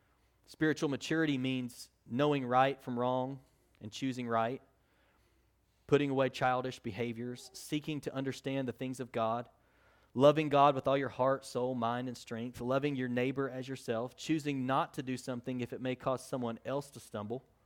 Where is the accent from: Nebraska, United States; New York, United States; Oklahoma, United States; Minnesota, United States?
Oklahoma, United States; so I'm originally from Oklahoma, so don't hold that against me, but I'm originally from Oklahoma, and so I grew up out as an OU fan.